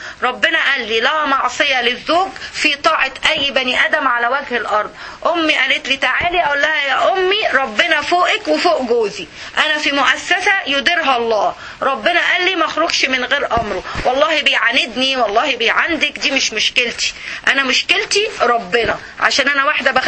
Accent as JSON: {"language": "Arabic", "country": "Egypt", "said": "دي قضيه ماما دي خصوصا عندنا في مصر، ما اعرفش بقيه البلاد ولا لا"}